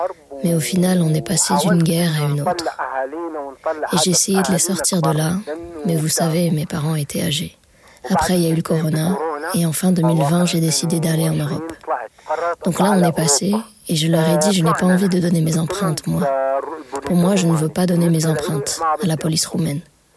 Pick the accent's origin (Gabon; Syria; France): Syria; Tadamon, Damascus Governorate; moved away; also born or lived in Gaza; On a quitté la Syrie après les événements qui ont eu lieu là-bas fin 2012. Nous sommes du quartier de Tadamon. Il y avait à Tadamon des frappes et des massacres. Donc on a décidé de partir de la Syrie.